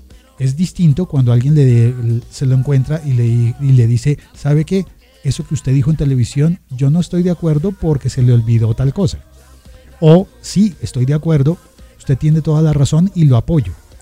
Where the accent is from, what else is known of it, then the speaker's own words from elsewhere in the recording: Colombia; como soy colombiano, pues pensé cómo me pongo en las redes sociales.